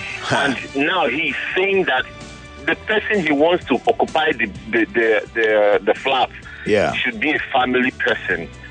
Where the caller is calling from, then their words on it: Lagos, Nigeria; I'm calling from Lagos.